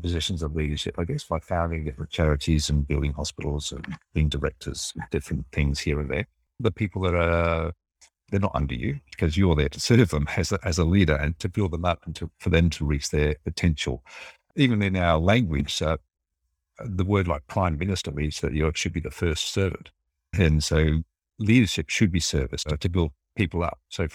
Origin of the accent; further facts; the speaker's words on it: New South Wales, Australia; also born or lived in England; I'd grown up in a small country town in New South Wales. I'd been to England a few times because I was born in England, but I'd never really experienced a different culture.